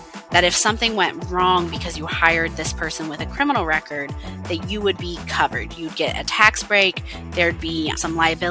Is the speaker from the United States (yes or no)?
yes; Ohio, United States; Growing up in Northwest Ohio, I was not a very mentally well young person.